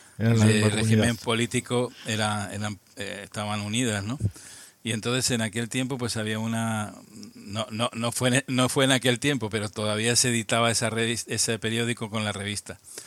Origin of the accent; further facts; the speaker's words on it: Albacete, Castilla-La Mancha, Spain; born there; Pues soy un manchego, soy nacido en la ciudad de Albacete, ciudad del mismo nombre que la provincia, y en Albacete ciudad